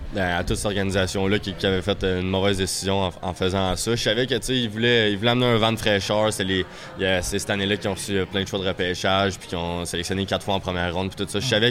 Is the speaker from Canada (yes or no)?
yes; Victoriaville, Quebec, Canada; Victoriaville m'a donné une chance dans ma ville natale, à mon camp à 18 ans.